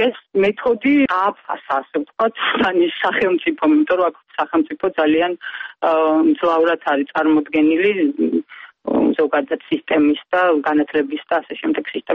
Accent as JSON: {"language": "Georgian", "region": "Adjara", "country": "Georgia", "moved": "yes", "said": "თუმცა მართალი გითხრათ, მე თუ აჭარელი ვარ"}